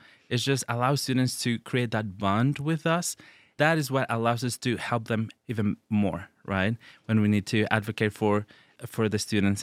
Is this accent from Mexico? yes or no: yes; Mexico; I grew up in Mexico and I started doing my education there